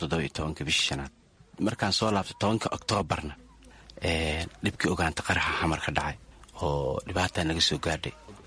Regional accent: Mogadishu, Banadir, Somalia; born there; moved away; magaalada Muqdisho ku dhashay waxaan ka qaxay xamar 2006 aan ka qaxay xilligii dagaalka cadoonka Itoobiya jiray

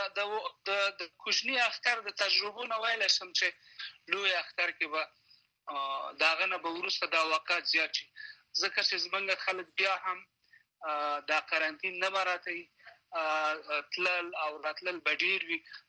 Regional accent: Laghman, Afghanistan; او په کلی کې چې زه د لغمان یم

